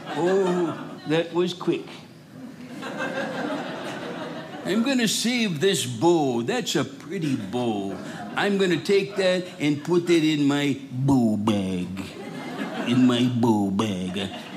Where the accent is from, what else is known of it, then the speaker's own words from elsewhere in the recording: Rochester, Minnesota, United States; So I grew up in Rochester, Minnesota